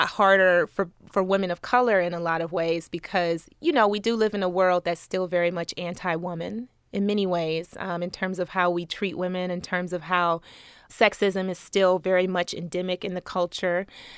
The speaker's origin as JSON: {"language": "English", "town": "Cleveland", "region": "Ohio", "country": "United States", "tie": "born or raised there", "said": "Cleveland."}